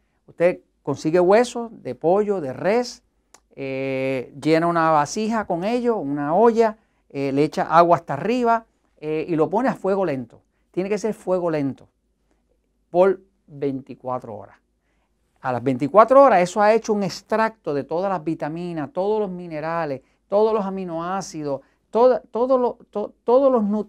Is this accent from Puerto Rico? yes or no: yes; Puerto Rico; en mi país, en Estados Unidos, en Puerto Rico